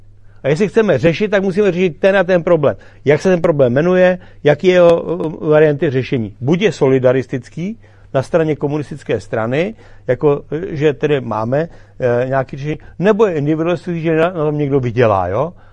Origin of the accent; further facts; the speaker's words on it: Česká Lípa, Liberec Region, Czechia; jsem z Český Lípy